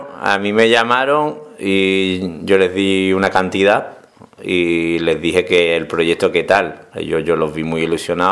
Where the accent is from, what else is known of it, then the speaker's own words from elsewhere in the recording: Seville, Andalusia, Spain; moved away; also born or lived in Zaragoza; me doy cuenta de que echo de menos mucho Sevilla y mi gente, pero soy un andaluz raro, que me gusta mucho estar fuera.